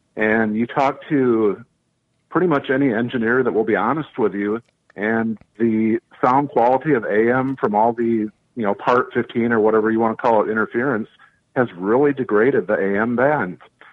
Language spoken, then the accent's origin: English; Michigan, United States; Growing up, I was a huge fan growing up in Michigan of the Big 8, CKLW, the big 50,000-watt flamethrower from across the river in Detroit.